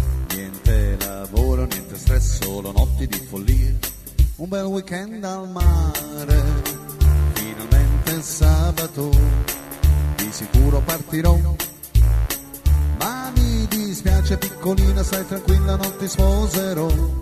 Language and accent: Italian; Naples, Campania, Italy; born there; Sono bello più di te e ti dico anche perché. Perché sono nato a Napoli